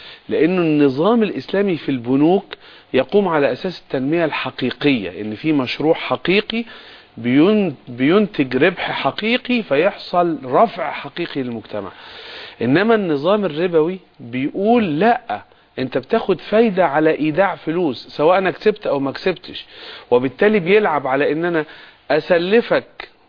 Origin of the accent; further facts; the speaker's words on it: Egypt; احنا ناس مصريين عندنا عرف اجتماعي، عندنا شرع ربنا، عندنا دين،